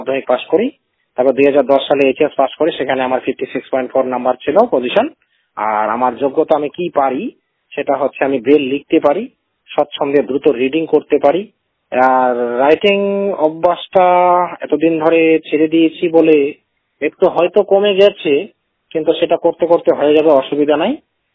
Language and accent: Bangla; Alipurduar, West Bengal, India; আলিপুরদুয়ার জেলাতেই আমার পড়াশোনা শুরু, আলিপুরদুয়ার জেলাতেই আমার বড় হওয়া।